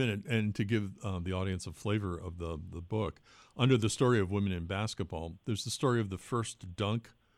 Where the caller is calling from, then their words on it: Worcester, Massachusetts, United States; you know, we're calling from Worcester, so Springfield's just to our west